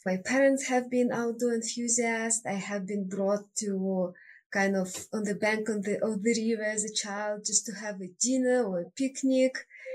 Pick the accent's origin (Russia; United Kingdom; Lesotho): Russia; Siberia; English is a second language; moved away as an adult; now in United States; I was born in Siberia. It's a huge, vast, cold part of Russia. And I lived there until age 32. And at that age, I moved to United States, to Denver, Colorado, for a couple of years